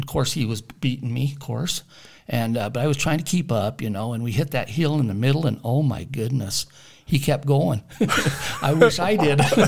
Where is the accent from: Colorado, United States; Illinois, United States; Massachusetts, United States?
Colorado, United States; Alamosa; I was raised here in Alamosa around Coach V. Hill and Adams State glory days.